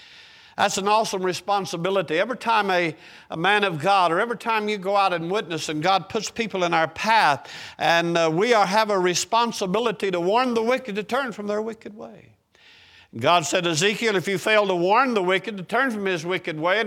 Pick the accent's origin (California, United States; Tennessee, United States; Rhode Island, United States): Tennessee, United States; Knoxville; I grew up in Knoxville, Tennessee, and I, of course, we did wintertime, you do your own hunting.